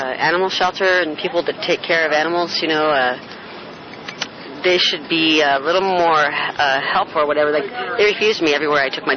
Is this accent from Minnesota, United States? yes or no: no; Santa Cruz, California, United States; I'm from Santa Cruz. I was born here.